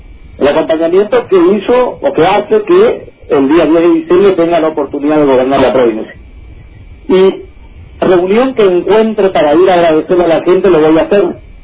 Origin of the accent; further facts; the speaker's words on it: Castro, Los Lagos, Chile; que quienes venimos de ámbitos como este, yo soy de Castro, es muy valioso